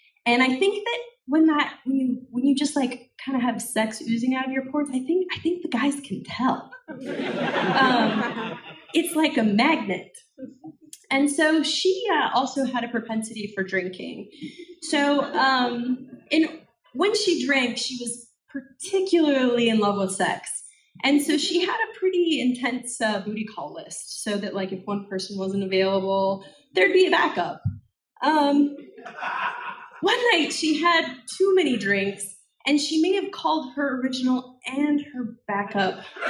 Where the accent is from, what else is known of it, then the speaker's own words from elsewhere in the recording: Salt Lake City, Utah, United States; So, I grew up in Salt Lake City. It is not the polygamous dry county playland that many of you think that it is.